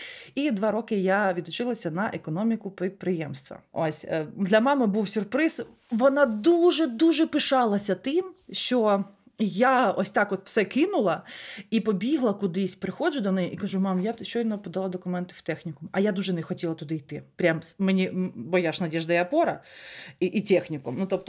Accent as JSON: {"language": "Ukrainian", "town": "Lysychansk", "region": "Luhansk Oblast", "country": "Ukraine", "said": "мама просто б не потягнула, наприклад, якщо б я з Лисичанська поїхала навчатися в Харків."}